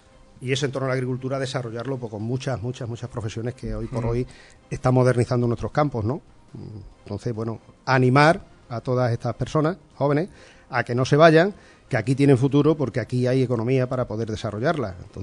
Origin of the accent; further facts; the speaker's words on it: Torrefresneda, Extremadura, Spain; quiero llevar a mi pueblo y a mi pueblo Guareña también, pues bueno, a una cordialidad, a un desarrollo y a que se pueda, de alguna manera, poder estar en Guareña o en Torrefresneda independientemente